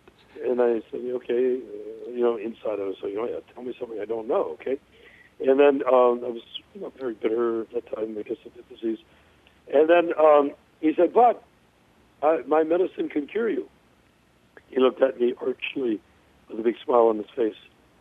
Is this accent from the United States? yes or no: yes; California, United States; born there; I was born in California in a rural atmosphere. I'm 64 years old, I have passed 64 years so far